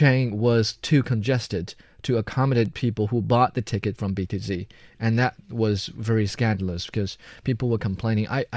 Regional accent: Jiangxi, China; now in Beijing, China; I had a little struggle getting the ticket back from my hometown in Jiangxi province to Beijing.

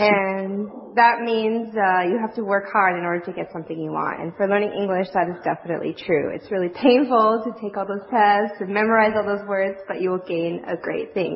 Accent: Canada; I'm actually not from America. I'm from Canada, where we have two official languages, and they're French and English.

